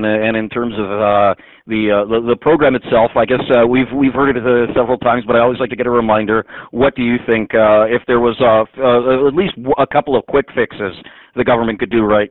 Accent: Dollard-des-Ormeaux, Quebec, Canada; I'm from Dollar Des Ormeaux in the area of Montreal

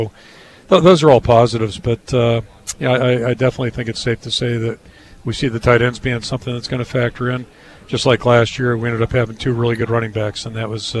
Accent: Pittsburgh, Pennsylvania, United States; You know, growing up in Pittsburgh, I've been a longtime fan of the Steelers

